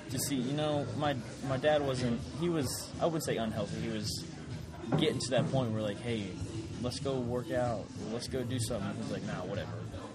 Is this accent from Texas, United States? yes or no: no; San Diego, California, United States; I'm from San Diego.